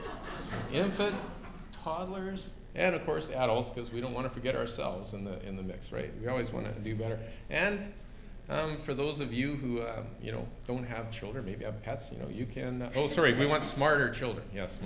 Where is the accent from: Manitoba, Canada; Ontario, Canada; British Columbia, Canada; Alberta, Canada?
Alberta, Canada; Calgary; And because I'm from Calgary and used to bull ride